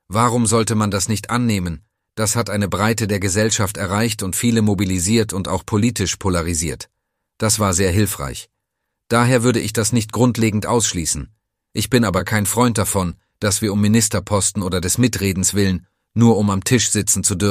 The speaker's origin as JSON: {"language": "German", "town": "Waiblingen", "region": "Baden-Württemberg", "country": "Germany", "tie": "born or raised there", "said": "dass ich jetzt in meiner Heimatstadt Waiblingen ein ganz konkretes Beispiel hatte"}